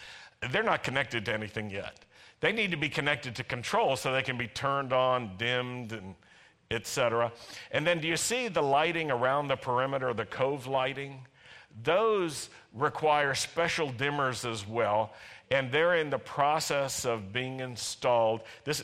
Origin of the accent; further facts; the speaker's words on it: United States; now in Israel; You know, I come from Ashkenazi America.